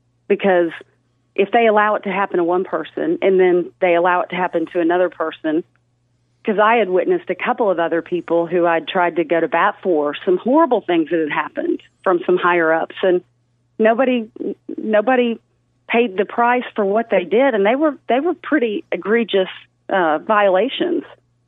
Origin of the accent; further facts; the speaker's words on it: Fayetteville, Arkansas, United States; I'm from Fayetteville.